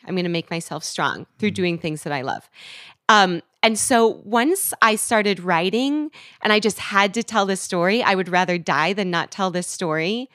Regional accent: West Coast, United States; I'm from the West Coast. Like, D.C. was not even, that is like not the place I thought I was going to end up.

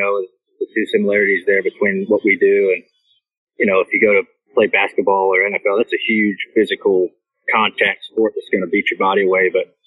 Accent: Ohio, United States; I'm from Ohio, so I'm a big Ohio State fan

